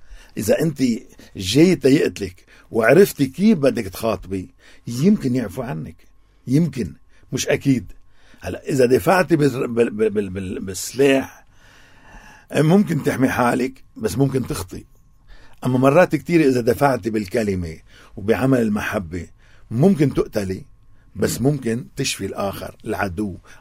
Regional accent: Lebanon; نحن عندنا بلبنان

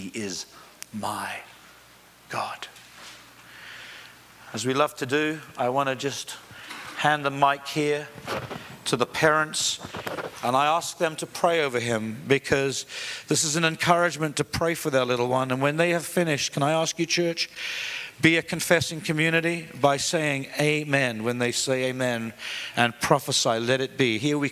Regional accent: England, United Kingdom; And you might think, as an Englishman and a guy who used to teach English, that I'll be quoting William Shakespeare at this point.

